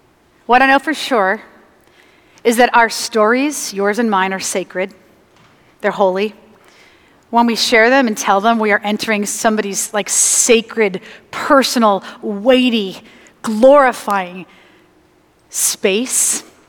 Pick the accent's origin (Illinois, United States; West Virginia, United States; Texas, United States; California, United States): California, United States; San Clemente; So I'm the youngest of 4 girls. We grew up in San Clemente, and we had a lot of fun.